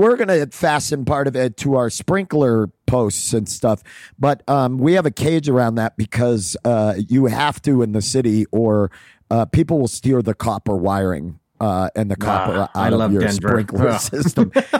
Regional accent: Maine, United States; I grew up in Maine and I just so wanted to be masculine.

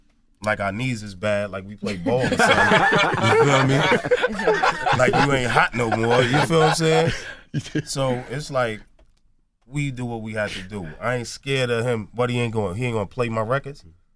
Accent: New Jersey, United States; No, we from Jersey. Well, you know, we take it. We the sixth borough because we love the Mecca.

